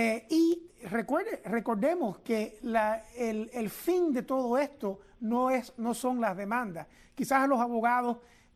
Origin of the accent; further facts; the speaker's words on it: Costa Rica; born there; en el 1964, el año que yo coincidentemente nací en Costa Rica de padres cienfuegueros